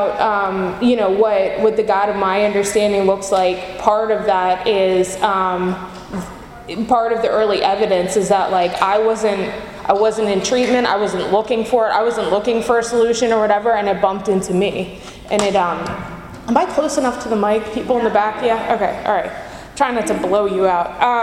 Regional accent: Baltimore, Maryland, United States; moved away; So I am from Baltimore, it says city. I'm from Baltimore area. And I left the state, I left Baltimore to get clean in Florida

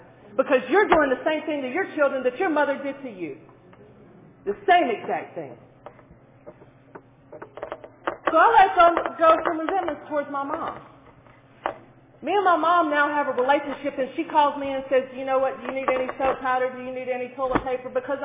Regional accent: Mississippi, United States; I came from Mississippi, okay, to Pennsylvania, an addict.

